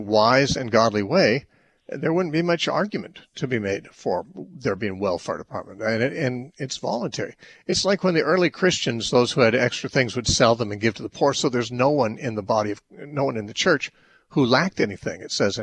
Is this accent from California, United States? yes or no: yes; Temecula, California, United States; All right, we'll talk next to Waldo in Temecula, California, my hometown.